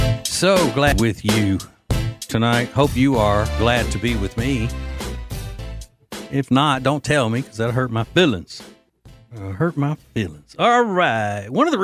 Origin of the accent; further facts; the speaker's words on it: Louisiana, United States; We're from Louisiana.